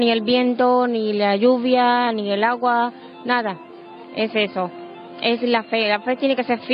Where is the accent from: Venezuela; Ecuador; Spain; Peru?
Venezuela; Vengo de Venezuela